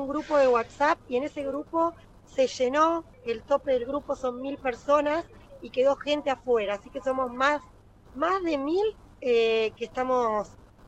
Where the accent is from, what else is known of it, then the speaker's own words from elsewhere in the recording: Argentina; argentinos que estamos acá desde el principio.